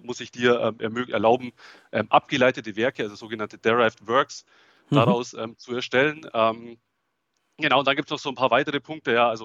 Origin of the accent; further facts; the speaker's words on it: Augsburg, Bavaria, Germany; accent: Swabian; ich komme aus Augsburg. Ja, hört man vielleicht auch das Schwäbische ein bisschen durch.